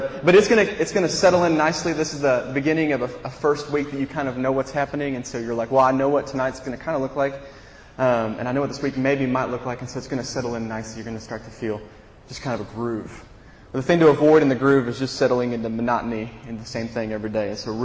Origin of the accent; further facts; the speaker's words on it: Greenwood, Indiana, United States; I grew up in Greenwood, Indiana, just south of Indianapolis, about 25 minutes south of Indianapolis.